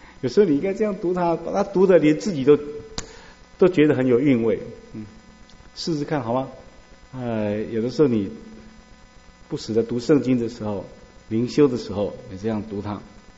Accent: China; 你知道我们中国人读诗要吟要咏啊

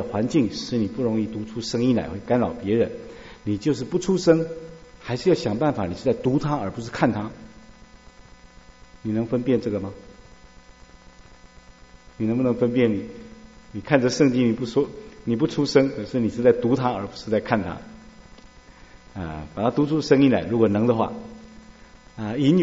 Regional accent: China; 你知道我们中国人读诗要吟要咏啊

